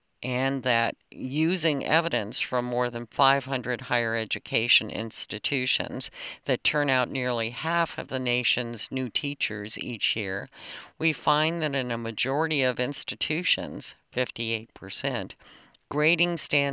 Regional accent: Flora, Illinois, United States; I was the 14-year-old sports editor of my hometown newspaper, the Flora Daily News.

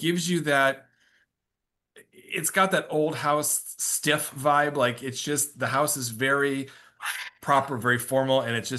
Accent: Connecticut, United States; also born or lived in Arizona; now in Illinois, United States; He's from Michigan. I'm from Connecticut.

